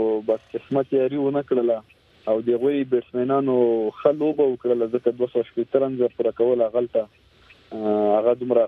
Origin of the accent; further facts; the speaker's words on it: Afghanistan; موږ د افغان یم د افغان زوی یم او زه خپل افغاني احساسات لرم او زه فخر کوم په افغانستان باندې